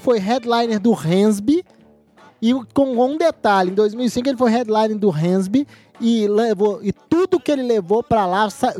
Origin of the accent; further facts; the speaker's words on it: Belo Horizonte, Minas Gerais, Brazil; born there; eu nasci lá em Belo Horizonte.